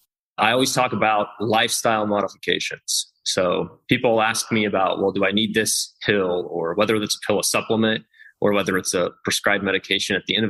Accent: Kansas, United States; Yeah. So my background is, you know, I'm from Kansas. I wanted to be a doctor since I'm a little kid.

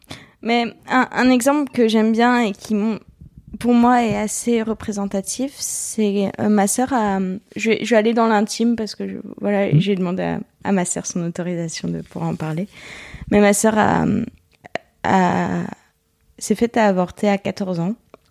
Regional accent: Bouzonville, Grand Est, France; Ouais, alors je viens d'un coin paumé de France qui s'appelle Bouzonville.

